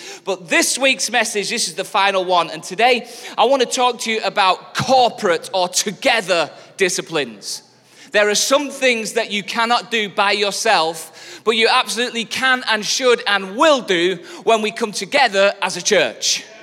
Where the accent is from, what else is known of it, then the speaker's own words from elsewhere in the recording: the north of England, United Kingdom; it's also significant to me as a Northerner